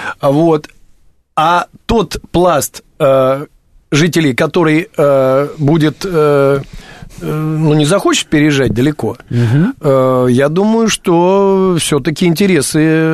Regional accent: Moscow, Russia; born there; я родился в Бауманском районе, там не самый плохой район. Но у нас ведь еще есть новая Москва, не освоена.

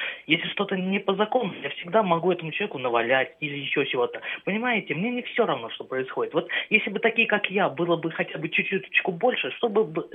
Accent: Zhukovsky, Moscow Oblast, Russia; Я из Жуковского города.

